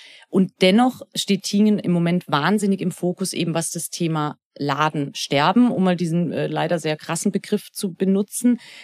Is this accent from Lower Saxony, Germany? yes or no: no; Höchenschwand, Baden-Württemberg, Germany; Also ich komme aus Höchenschwand, ich bin Höchenschwanderin und habe aber in Lauching die ersten Jahre meines Lebens verbracht.